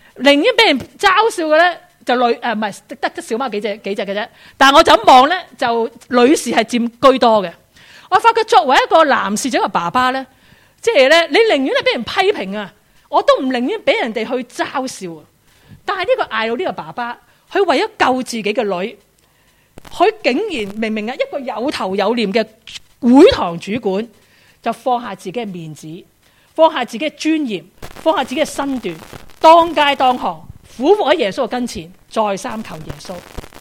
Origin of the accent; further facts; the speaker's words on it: Hong Kong; 我好多时候作为香港人，爸爸系一家之主